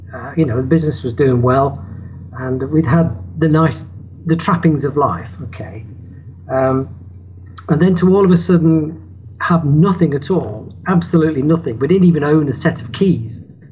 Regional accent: England, United Kingdom; it's a sort of experience that you don't normally get as a British person, as an Englishman.

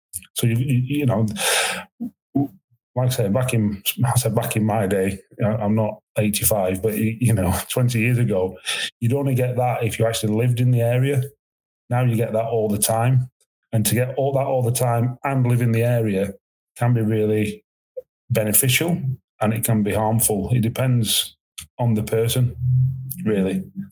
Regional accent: Rotherham, Yorkshire and the Humber, United Kingdom; moved away; I come from Rotherham. Rotherham is very similar to Grimsby

